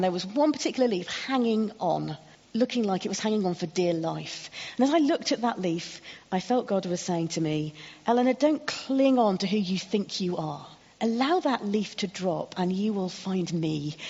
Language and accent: English; Sheffield, Yorkshire and the Humber, United Kingdom; There are some hills. They're not really hills. I'm from Sheffield. They're not hills.